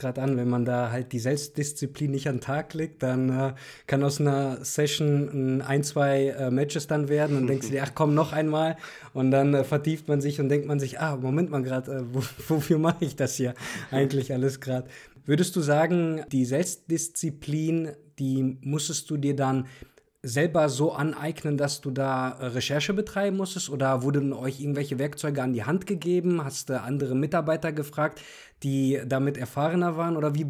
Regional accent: Cologne, North Rhine-Westphalia, Germany; Und das Office hier in Köln, ich komme ja aus Köln

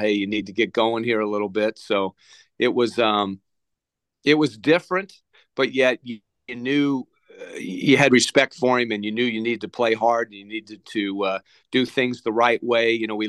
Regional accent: Belleville, Illinois, United States; Obviously, I was from Belleville, Illinois, right near St. Louis

